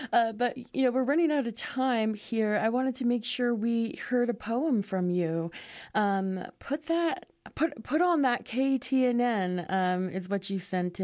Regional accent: Crown Point, New Mexico, United States; I'm also from Navajo Nation, from Crown Point, New Mexico. Totally grew up on some of that.

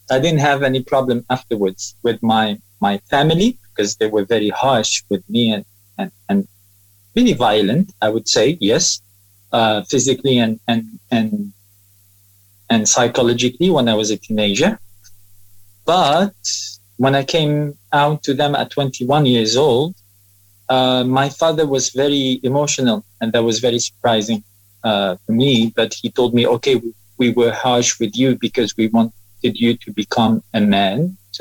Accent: Algeria; English is a second language; moved away; I grew up in Algeria. I was born there in 1977.

